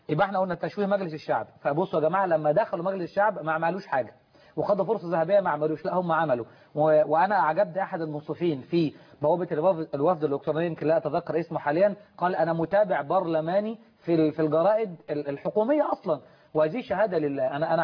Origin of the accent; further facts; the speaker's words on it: Egypt; احنا كلنا مصريين, بس انا كمسلم انا معتز بديني